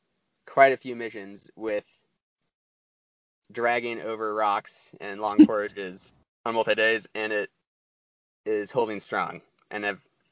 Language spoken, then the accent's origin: English; Utah, United States; From Utah.